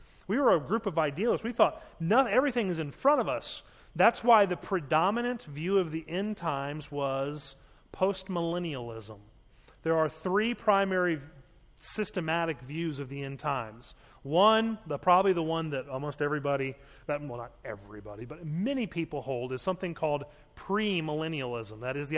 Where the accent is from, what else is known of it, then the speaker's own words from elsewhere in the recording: Baltimore, Maryland, United States; growing up in Baltimore, up until I was in eighth grade